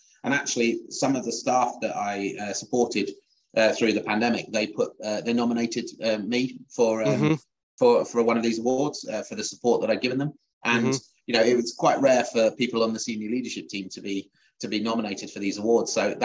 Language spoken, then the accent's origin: English; London, United Kingdom; born there; I was born in London, and sort of my sort of primary school were in the 80s.